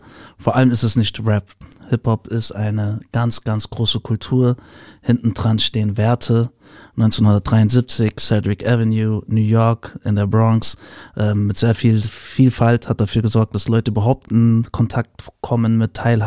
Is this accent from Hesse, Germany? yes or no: yes; Frankfurt, Hesse, Germany; ich bin ja im Raum Frankfurt groß geworden